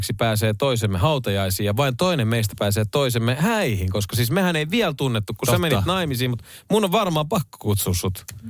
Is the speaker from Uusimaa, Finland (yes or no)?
yes; Vantaa, Uusimaa, Finland; Kyllä mä sanon useasti, että mä oon Tikkurilasta tai Korsosta ennemmin kuin että mä sanon, että mä oon Vantaalta